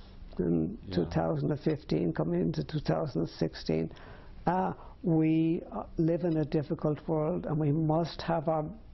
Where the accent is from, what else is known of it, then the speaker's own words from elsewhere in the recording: Ireland; and being an Irishman, drink was a lot to me.